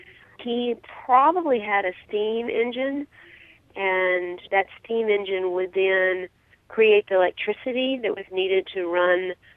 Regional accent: Mississippi, United States; also born or lived in New Orleans; I was looking for a warehouse to live in Mississippi when I moved back there from New Orleans and couldn't find one. We had the old ice plant, and my uncle had it as an office

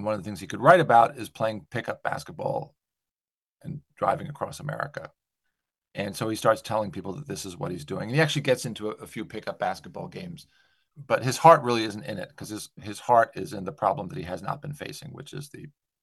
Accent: United States; accent: American; now in England, United Kingdom; I hope you can hear from my accent that I am an American. I did actually become a British subject about 15 years ago, and I've lived in England about half my life now, but my formative experiences were mostly American

